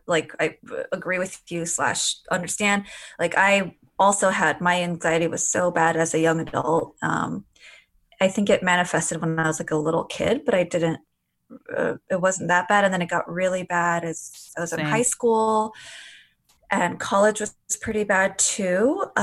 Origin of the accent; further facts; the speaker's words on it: Glendale, California, United States; sister and I were born in the US in LA, and we lived in various parts of LA, but for most of our lives, we grew up in Glendale.